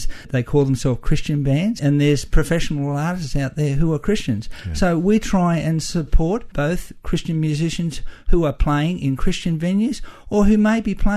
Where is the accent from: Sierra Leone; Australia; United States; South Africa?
Australia; We're Aussie, and we're not ashamed of being Aussie.